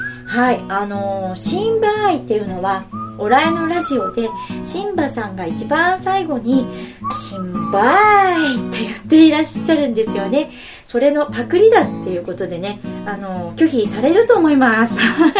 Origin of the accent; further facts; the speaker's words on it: Niigata, Japan; 私新潟県なので、住んでいるのがね、新潟県で、新潟県の出身なので、東日本はバッチリ分かりますよ